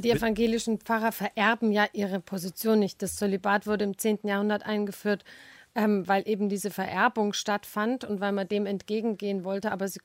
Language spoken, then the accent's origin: German; Southern Germany, Germany; ich bin katholisch, ich bin in Süddeutschland groß geworden in einem sehr religiösen Elternhaus